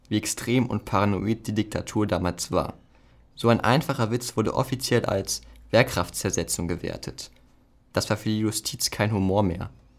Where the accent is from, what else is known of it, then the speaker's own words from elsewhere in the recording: Groß Düngen, Lower Saxony, Germany; Ich bin hier in Großdüngen aufgewachsen und auch noch genau hier in diese Grundschule gegangen.